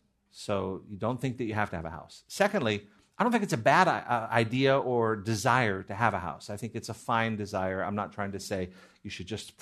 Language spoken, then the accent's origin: English; California, United States; you visit Montana, and they're not happy to see you visiting as a Californian.